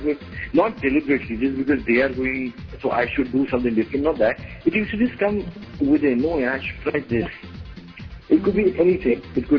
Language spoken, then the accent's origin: English; Delhi, India; now in Mumbai, India; Actually, I'm from Delhi, so I came to Bombay and started auditioning for a lot of advertisements and other things.